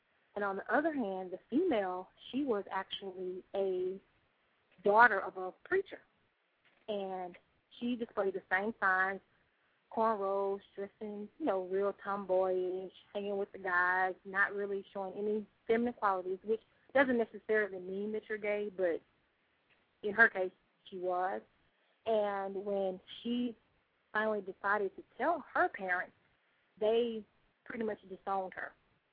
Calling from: Dallas, Texas, United States; I'm calling from Dallas, and I just wanted to share two separate stories

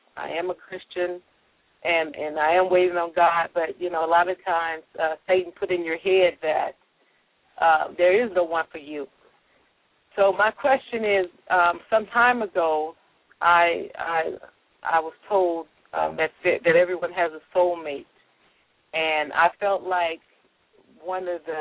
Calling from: Lakewood, California, United States; I'm calling currently from the city of Lakewood.

